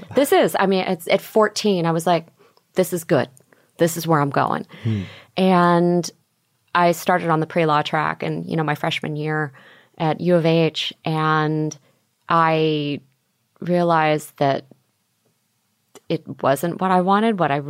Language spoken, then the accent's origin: English; Houston, Texas, United States; also born or lived in Opelika, Alabama; And so that's where I was born. And then my family moved around a lot, and I ended up growing up in Houston, Texas. So I was there for 16 years